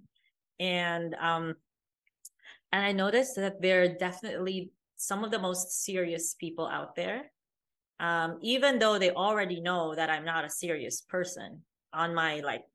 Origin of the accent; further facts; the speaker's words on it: Philippines; English is a second language; So I'm an Asian girl. I'm from the Philippines. I look Chinese-ish. And then I'm very American when I talk.